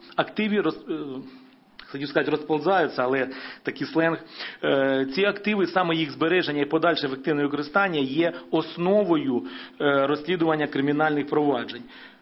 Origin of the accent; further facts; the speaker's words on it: Zazymia, Kyiv Oblast, Ukraine; З Радченком Олександром Васильовичем ми є односельчани. Ми родом із Зазим'я.